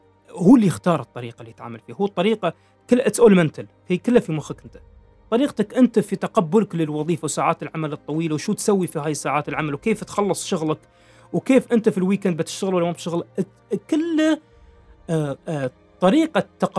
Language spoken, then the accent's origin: Arabic; United Arab Emirates; أنا بتكلم كوني إماراتي